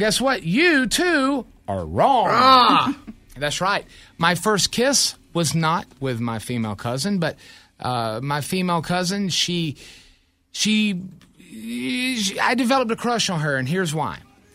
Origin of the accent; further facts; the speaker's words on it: the South, United States; I'm from the South.